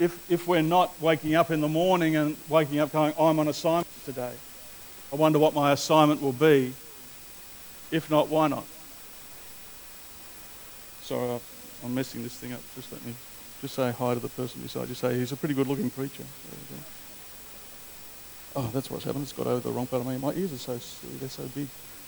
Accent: Australia; born there; I'm an Australian by birth. I love the people of my nation. I love Australia.

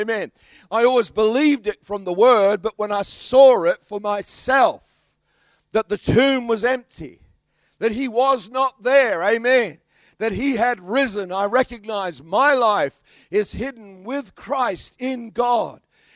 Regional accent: Australia; accent: Australian; He can hear my kangaroo accent. I said, "I'm from Australia."

